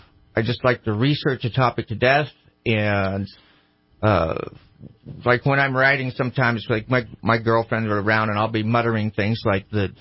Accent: Washington, United States; I was stationed up in Seattle, and because that was I was sort of from Washington State

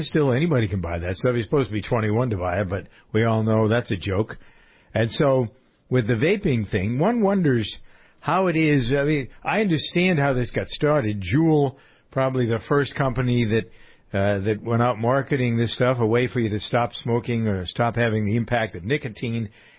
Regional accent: Framingham, Massachusetts, United States; I'm looking at the same thing happening in my hometown of Framingham, Massachusetts.

